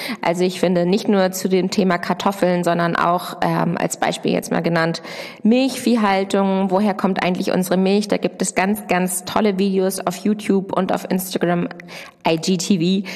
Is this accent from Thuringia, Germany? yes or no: no; Lower Saxony, Germany; Ich komme ja aus der Nähe von Hannover und Hannover ist ja eine Messestadt.